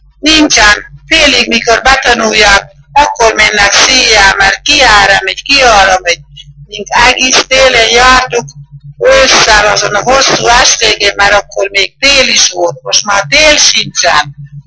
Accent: Moča, Nitra Region, Slovakia; Elmondtam … Dunamocsot. Születtem 1921. július 10

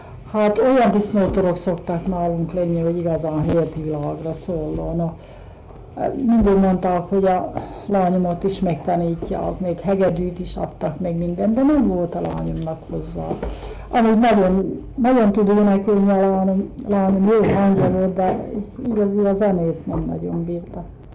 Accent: Csata, Nitra Region, Slovakia; még a szülői házban laktunk otthon Csatán.

